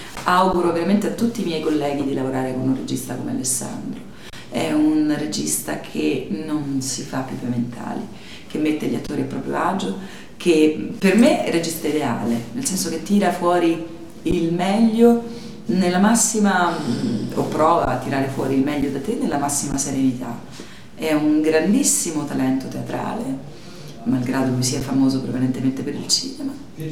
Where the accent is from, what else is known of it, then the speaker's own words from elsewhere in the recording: Abruzzo, Italy; Io sono abruzzese